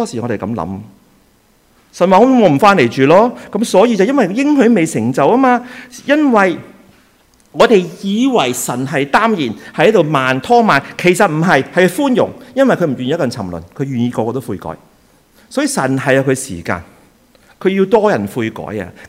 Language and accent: Cantonese; Hong Kong; 我赖晒香港人，我是香港人。